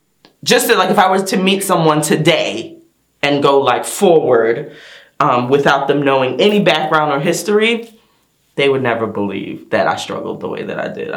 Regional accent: New Jersey, United States; now in Atlanta, United States; And I am originally from New Jersey, and I've been here in the metro Atlanta area for, oh my goodness, next month will be 12 years.

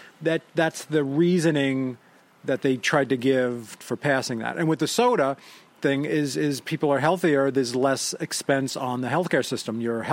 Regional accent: New York, United States; New York is not. I'm from New York.

